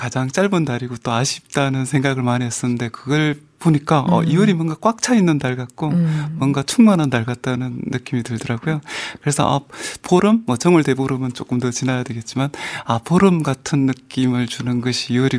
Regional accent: Geochang, South Gyeongsang, South Korea; 아, 아무래도 제 고향이 경남 거창이라서

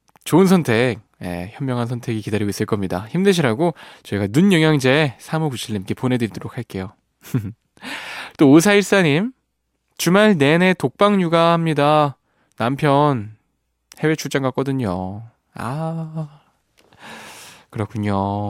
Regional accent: Jindo, South Jeolla, South Korea; 저의 고향, 어머님의 고향 진도입니다.

